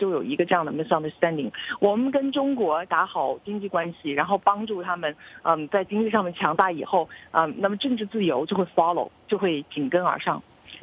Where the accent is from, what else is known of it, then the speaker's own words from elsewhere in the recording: Canada; 然后我当时就觉得我是加拿大人，